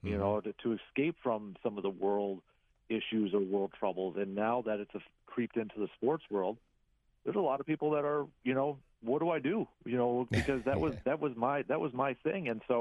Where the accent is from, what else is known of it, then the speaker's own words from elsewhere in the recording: Medford, Wisconsin, United States; I'm from Medford, Wisconsin, so